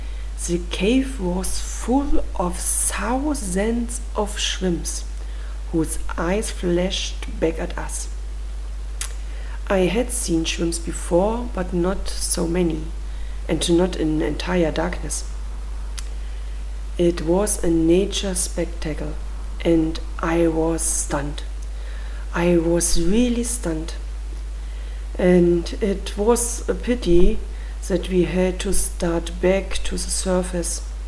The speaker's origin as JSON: {"language": "English", "country": "Germany", "said": "from Germany and I'm a scuba diver"}